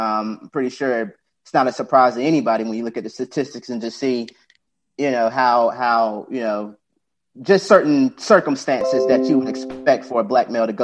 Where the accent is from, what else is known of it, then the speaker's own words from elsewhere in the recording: Kinston, North Carolina, United States; I am from Kinston, North Carolina. One of those real small towns, might have like 2-3 stoplights.